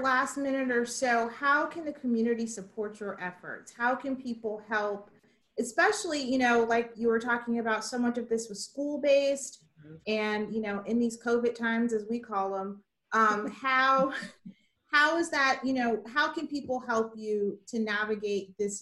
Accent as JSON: {"language": "English", "region": "Florida", "country": "United States", "tie": "born or raised there", "said": "I grew up in South Florida. We had a pool in our backyard."}